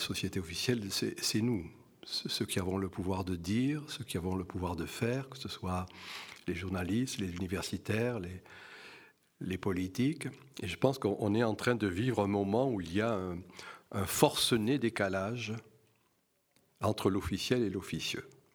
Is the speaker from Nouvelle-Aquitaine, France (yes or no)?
no; Occitanie, France; dans mon pays, puisque tu as rappelé que j'étais de l'Hérault